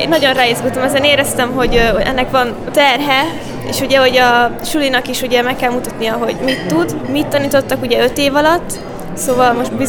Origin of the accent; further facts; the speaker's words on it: Nyírtelek, Szabolcs-Szatmár-Bereg, Hungary; Nyírtelken nőttem fel.